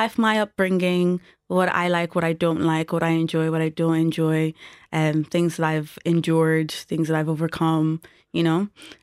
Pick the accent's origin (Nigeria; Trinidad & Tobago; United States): Nigeria; now in Ireland; me being like Nigerian, like coming here in Ireland, being black, a black woman as well